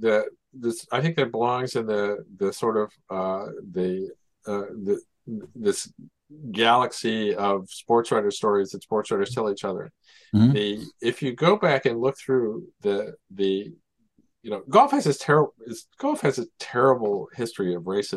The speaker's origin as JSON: {"language": "English", "town": "Kansas City", "region": "Missouri", "country": "United States", "tie": "born there", "said": "My best friend. We were born on the same day in Kansas City."}